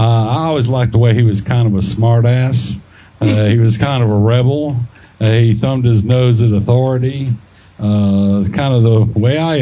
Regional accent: Huntsville, Alabama, United States; I'm from here in Huntsville, Alabama.

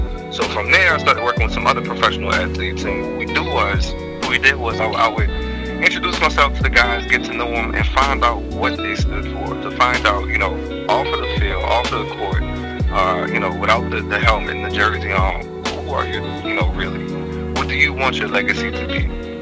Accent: New Orleans, Louisiana, United States; I'm from New Orleans.

